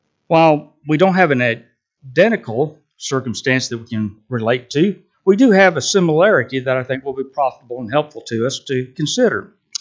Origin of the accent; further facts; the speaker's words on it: Houston, Texas, United States; I grew up in the Houston, Texas area, which is located along the Gulf Coast.